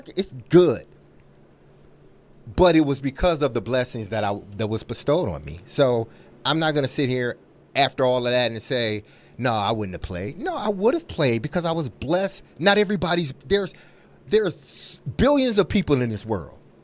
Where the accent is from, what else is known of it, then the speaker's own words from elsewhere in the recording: Detroit, Michigan, United States; growing up in Detroit, it was you get everything you can get.